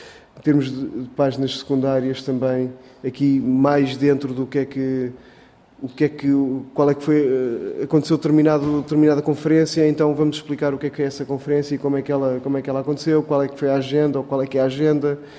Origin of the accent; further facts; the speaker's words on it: Portugal; e nós sentimos-nos muito, cada vez mais europeus, não esquecendo que somos portugueses